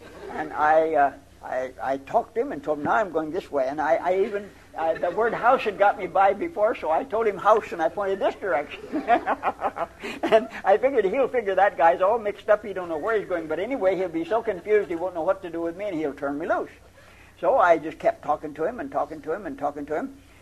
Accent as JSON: {"language": "English", "country": "United States", "said": "I figured, well, I'll just let them know I'm an American."}